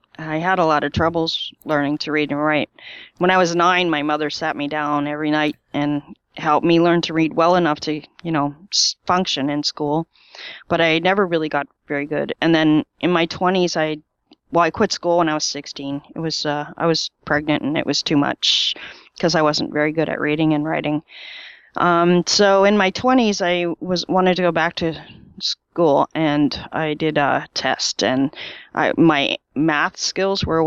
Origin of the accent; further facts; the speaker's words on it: Ontario, Canada; I'm from Canada, near Toronto, actually. Okay, just okay. South of that, about an hour south of Toronto.